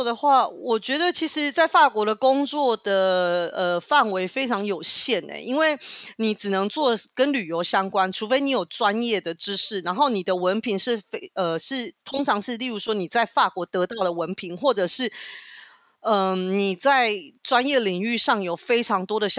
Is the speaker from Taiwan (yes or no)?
yes; Taiwan; 一定要会讲法文，然后还有英文，然后中文是因为我们是台湾人